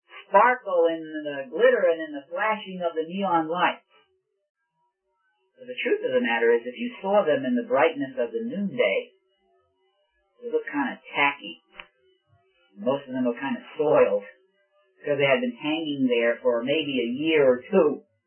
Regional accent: Brooklyn, New York, United States; I remember growing up in Brooklyn, New York, in the neighborhood of Coney Island.

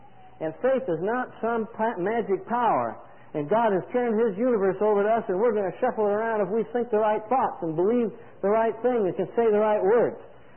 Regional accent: Riverside, California, United States; where Jim and I grew up in Riverside, a very hot climate.

